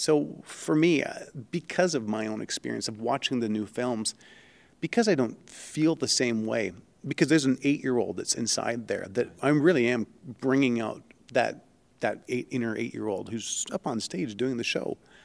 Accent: Canada; now in United States; I'm not sure if it was the same in the States, but I grew up in Canada

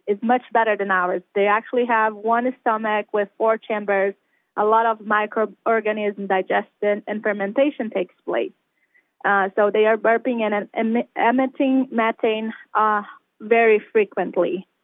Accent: Brazil; English is a second language; moved away as an adult; now in Oregon, United States; So you probably have picked that I have a little bit of accent. So I'm actually from Brazil. I grew up around animal my whole life.

